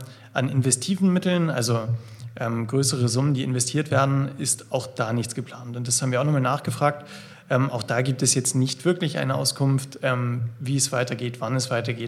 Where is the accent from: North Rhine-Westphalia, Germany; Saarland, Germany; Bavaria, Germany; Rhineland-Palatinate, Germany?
Bavaria, Germany; Regensburg; das kriegt man als Regensburger ja immer irgendwie mit.